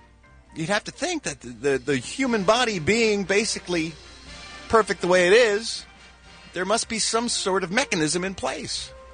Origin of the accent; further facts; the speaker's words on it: Philadelphia, Pennsylvania, United States; For example, in my hometown of Philadelphia, Pennsylvania.